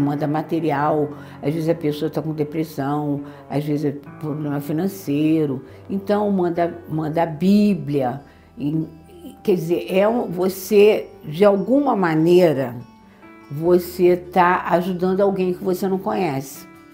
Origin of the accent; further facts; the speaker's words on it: Rio de Janeiro, Brazil; now in Teresópolis, Brazil; Eu sou do Rio, sou carioca, eu nasci na Tijuca e trabalhei e estudei no Rio de Janeiro. E eu, quando eu me aposentei, eu vim morar em Teresópolis